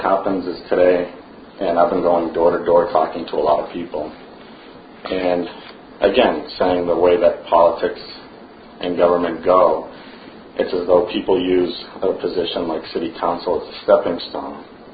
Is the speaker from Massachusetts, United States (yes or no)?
yes; Boston, Massachusetts, United States; also born or lived in Orlando; now in Houston, United States; I grew up in Boston, lived in Orlando for 13 years. I've been in Houston for 4 years.